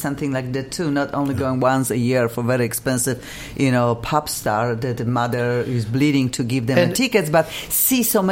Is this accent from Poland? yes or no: yes; Poland; I'm from Poland, and I'm telling you, summer is short